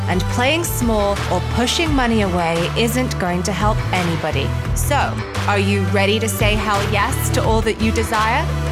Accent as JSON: {"language": "English", "country": "United Kingdom", "lives_now": "Los Angeles, United States", "said": "So I'm originally from the UK. I hope you can tell by my accent, but I've lived in sunny Los Angeles for the past few years."}